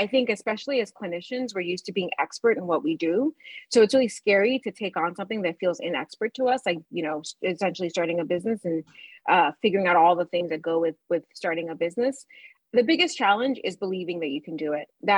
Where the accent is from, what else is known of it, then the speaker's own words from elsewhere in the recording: Nigeria; born there; also born or lived in Liberia; I'm an immigrant, right? My family is from West Africa. My mom and dad are from Ghana. I was born in Nigeria. We lived in Liberia for a period of time and then came here.